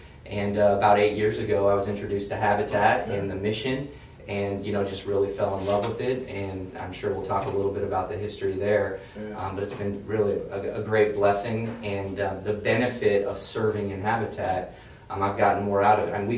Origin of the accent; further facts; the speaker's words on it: Iowa, United States; So I'm from Iowa originally. As you know, we were just joking around about cornfields, but it's literally where I'm from. Didn't grow up on a farm, but did a lot of work in the cornfields as well, detasseling and roguing.